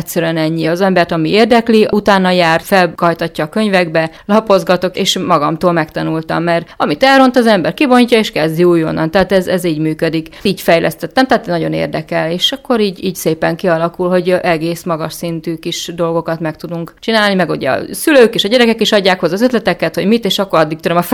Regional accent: Szabolcs-Szatmár-Bereg, Hungary; born there; now in Fehérgyarmat, Hungary; Én Fehérgyarmatra 86-ba költöztem át, férhez jöttem ide Gyarmatra, Szatmári Medibe születtem, onnan jöttem át

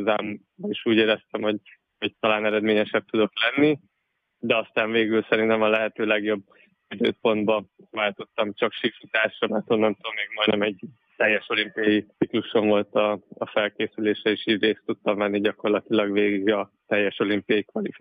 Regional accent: Miskolc, Borsod-Abaúj-Zemplén, Hungary; moved away as an adult; now in Budapest, Hungary; Igen, én Miskolcon nőttem fel, gyakorlatilag az egyetemista éveim során költöztem később Budapestre

